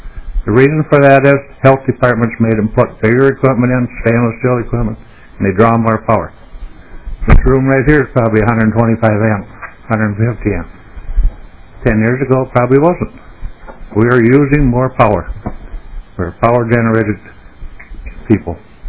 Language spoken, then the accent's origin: English; Rochester, Minnesota, United States; I'm from Rochester. I'm an electrician.